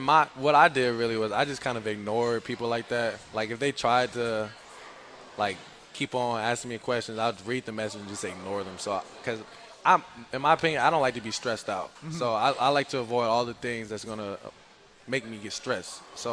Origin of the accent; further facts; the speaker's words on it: Georgia, United States; In my opinion, I really never was like a true Georgia fan, even though I grew up in Georgia.